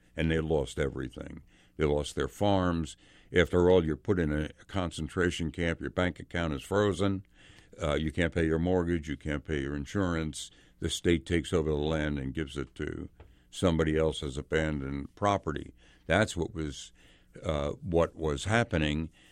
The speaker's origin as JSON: {"language": "English", "country": "United States", "said": "I'm an American. I'm a hopelessly an American. I love my country."}